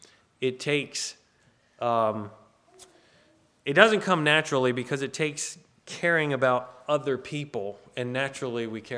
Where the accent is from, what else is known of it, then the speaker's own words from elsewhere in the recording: United States; as an American, because I'm an American, that equals X, Y, and Z, right?